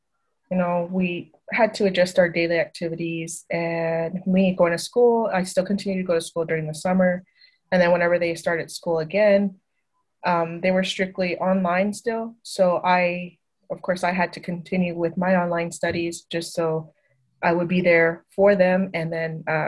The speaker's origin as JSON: {"language": "English", "town": "Dilley", "region": "Texas", "country": "United States", "lives_now": "Fountain, United States", "said": "I am from Dilley, Texas."}